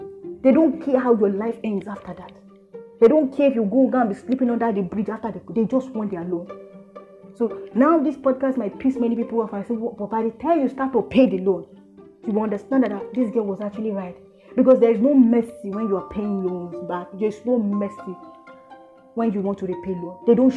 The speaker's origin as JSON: {"language": "English", "country": "Nigeria", "said": "As a Nigerian youth, I know my right and I know how much your father or your mother has stolen that is funding your lifestyle."}